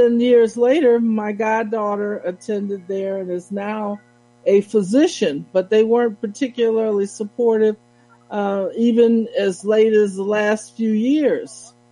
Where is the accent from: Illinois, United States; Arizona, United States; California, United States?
Illinois, United States; Chicago; I'm from Chicago, and my goddaughter attended DePaul University